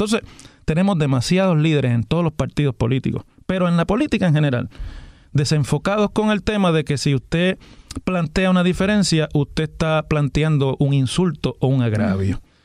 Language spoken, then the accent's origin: Spanish; Puerto Rico; Somos puertorriqueños.